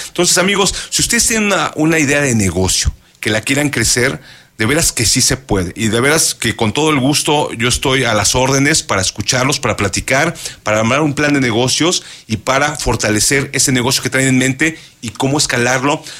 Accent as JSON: {"language": "Spanish", "country": "Mexico"}